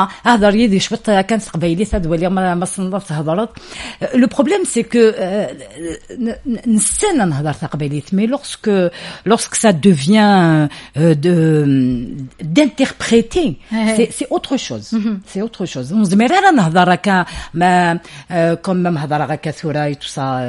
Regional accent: Algiers, Algiers Province, Algeria; je suis née à Alger, j'ai grandi à Alger. N'hadar taqbaylit goukham

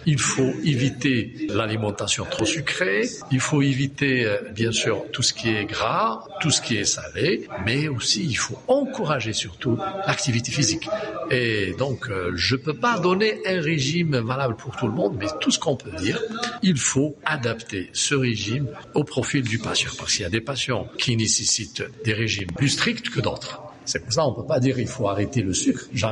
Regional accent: Algeria; je suis fier en tant qu'Algérien, comme tout les autres Algériens

